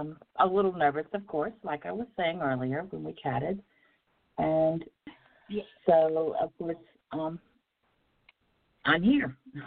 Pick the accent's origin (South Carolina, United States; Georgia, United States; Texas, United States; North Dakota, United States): South Carolina, United States; Myrtle Beach; I am from Myrtle Beach, South Carolina. I was born in South Carolina